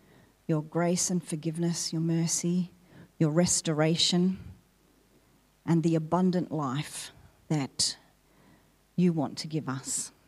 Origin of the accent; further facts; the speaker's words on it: Queensland, Australia; also born or lived in Sydney; I was born in Sydney, as were my parents. As a baby, though, we moved to Queensland because Dad wanted to become a policeman